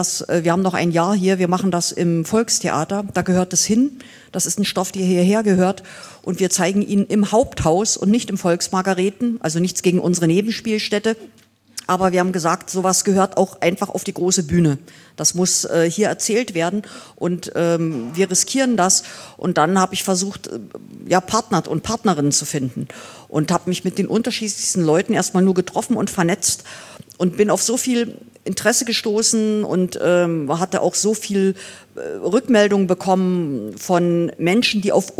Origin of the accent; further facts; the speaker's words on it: East Germany, Germany; ich bin ja Deutsche, habe allerdings eine Revolution miterlebt, nämlich die friedliche, also weil ich Ostdeutsche bin